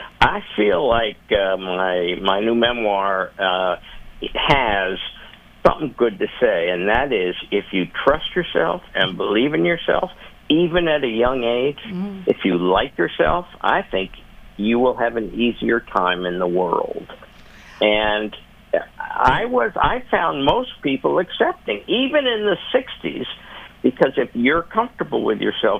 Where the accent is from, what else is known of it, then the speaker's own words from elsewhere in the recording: Manhattan, New York, United States; when I was a kid and growing up in Manhattan in the early 60s